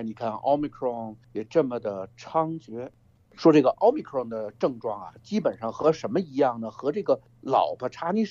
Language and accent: Chinese; Beijing, China; 我们北京人都腊月八号那天呢泡醋